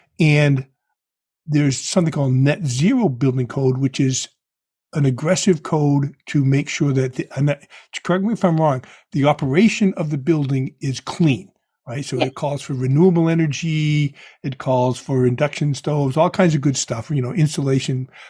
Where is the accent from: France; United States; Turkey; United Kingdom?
United States; New Bedford, Massachusetts; I mean, I grew up in New Bedford, where there's lots of mills.